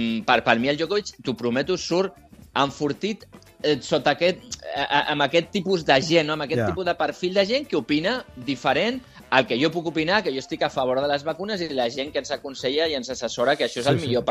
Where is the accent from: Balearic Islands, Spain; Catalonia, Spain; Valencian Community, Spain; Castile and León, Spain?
Catalonia, Spain; jo sóc català i visc a Catalunya